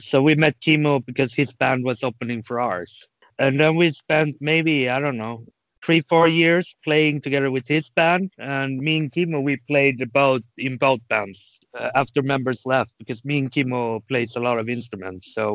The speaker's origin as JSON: {"language": "English", "country": "Sweden", "said": "We grew up with metal, all three of us, since I'm from Sweden"}